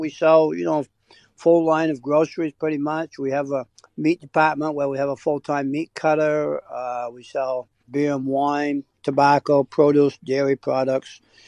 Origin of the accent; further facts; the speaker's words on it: Stratford, United Kingdom; I grew up in Stratford. I've always lived in Stratford.